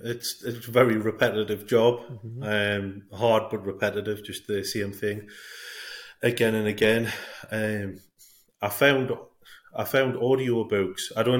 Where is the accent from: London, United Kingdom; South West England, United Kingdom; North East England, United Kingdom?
North East England, United Kingdom; Sunderland; So I am from Sunderland, which is in the northeast of England. It's not far under the Scottish borders. It's a nice enough town. It's very sort of working class, blue collar.